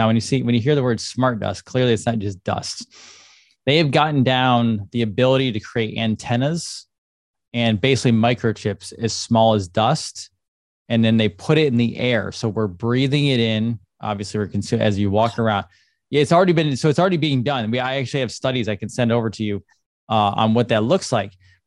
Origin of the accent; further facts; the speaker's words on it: United States; Like, as an American, not that I necessarily want to, but you can fly over there